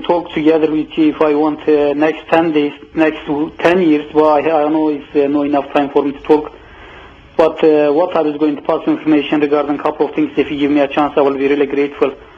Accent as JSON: {"language": "English", "country": "Turkey", "second_language": "English", "lives_now": "Scotland, United Kingdom", "said": "I wanted to say I'm calling from Scotland. … Actually, I'm from Turkey."}